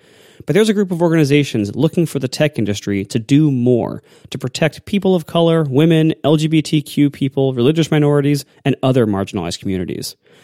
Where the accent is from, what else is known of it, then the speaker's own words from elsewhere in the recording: Ohio, United States; born there; And maybe that's because I was born in Ohio.